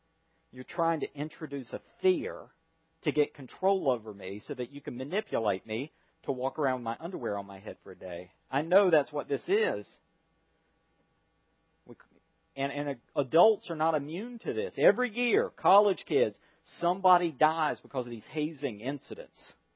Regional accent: the South, United States; accent: Southern; Now, I have a southern accent. It's one of my great prides. I love my southern accent.

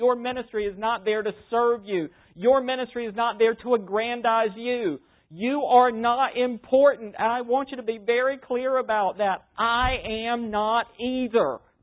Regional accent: Calabash, North Carolina, United States; By the way, I am from North Carolina. Calabash, North Carolina.

